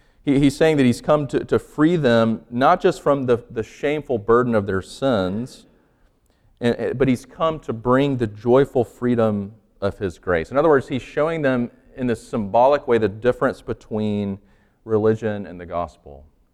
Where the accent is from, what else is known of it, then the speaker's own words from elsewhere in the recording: Sumter, South Carolina, United States; growing up in the South, and I grew up in Sumter, South Carolina